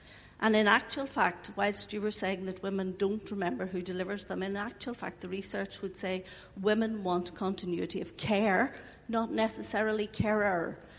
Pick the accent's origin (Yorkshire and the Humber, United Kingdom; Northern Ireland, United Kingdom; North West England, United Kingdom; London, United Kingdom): Northern Ireland, United Kingdom; I'm from Northern Ireland